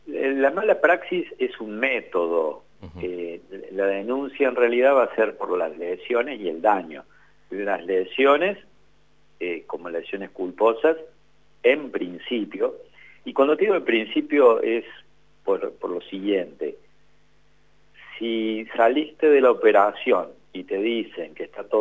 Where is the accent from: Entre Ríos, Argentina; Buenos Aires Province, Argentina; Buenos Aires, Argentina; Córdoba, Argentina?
Córdoba, Argentina; Almafuerte; así, aquí en Río Tercero, y el joven es de Almafuerte, yo soy de Almafuerte en realidad, digo aquí Río Tercero por la zona.